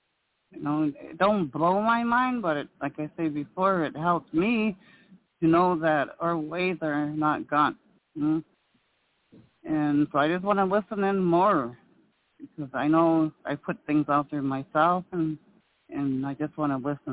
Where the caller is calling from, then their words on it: Montana, United States; in the Blackfeet Tribe up here in Northwest Montana.